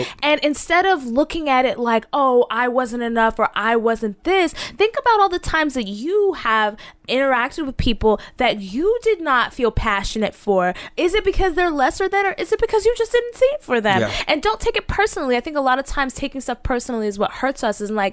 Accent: the South, United States; that was nature because I'm from the South

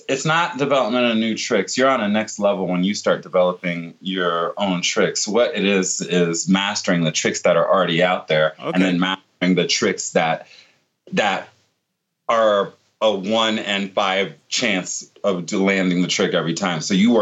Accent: Virginia Beach, Virginia, United States; I grew up in Virginia Beach in Norfolk, Virginia area.

